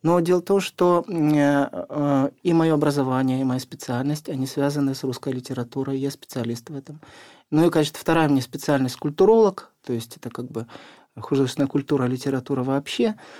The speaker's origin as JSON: {"language": "Russian", "country": "Ukraine", "said": "Было очевидно, я живу в Украине, я украинец, я русскоязычный писатель Украины."}